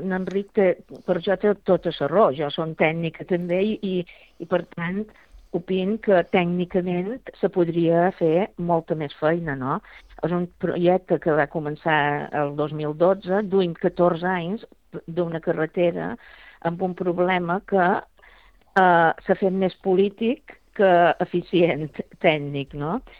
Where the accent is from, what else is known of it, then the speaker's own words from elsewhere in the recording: Balearic Islands, Spain; com a menorquina